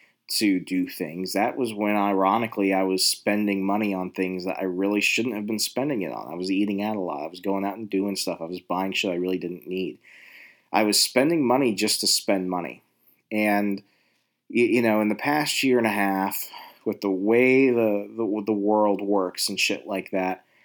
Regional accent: Virginia, United States; Now, I'm from Virginia. I'm an East Coast, like, food slut.

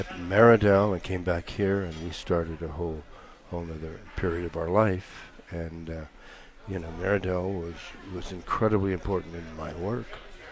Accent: Ohio, United States; born there; I was born in Ohio.

